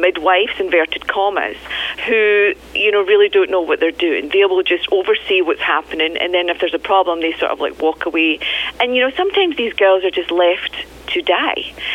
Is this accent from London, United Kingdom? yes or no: no; Scotland, United Kingdom; Yes, I'm from Scotland.